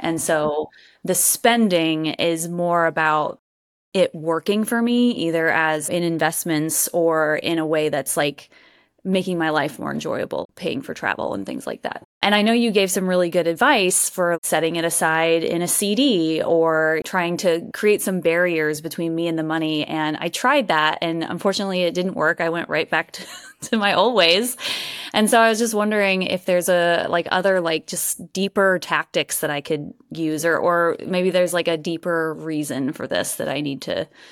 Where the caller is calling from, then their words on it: Durham, North Carolina, United States; So I'm in Durham, North Carolina, which is right outside of Raleigh, North Carolina.